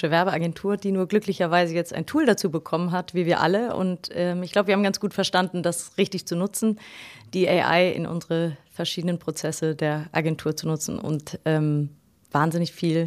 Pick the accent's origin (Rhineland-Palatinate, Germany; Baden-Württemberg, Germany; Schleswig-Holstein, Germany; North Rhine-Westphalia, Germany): North Rhine-Westphalia, Germany; Ja, also das ist eine Geschichte, die beginnt in Ostwestfalen, in OWL, wie wir so schön sagen. Also ich bin in der Unternehmerfamilie groß geworden.